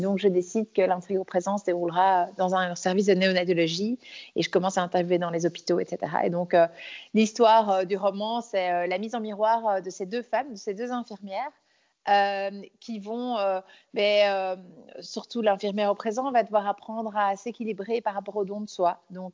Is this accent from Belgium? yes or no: yes; Belgium; Alors, je suis née donc à Bruxelles, mais j'ai grandi à la campagne. Je suis née dans un hôpital bruxellois. J'ai grandi à la campagne, au milieu des chevaux, dans la nature. Enfin, j'ai grandi pieds nus.